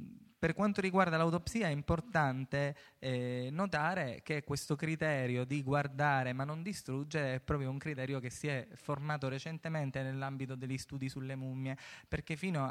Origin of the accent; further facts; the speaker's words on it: Sicily, Italy; perché essendo siciliano avevo avuto modo di analizzarle.